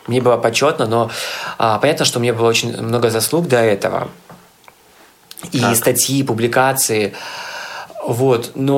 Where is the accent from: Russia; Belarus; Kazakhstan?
Belarus; нас в Беларуси, вот то, что я заметил, модели друг другу все-таки помогают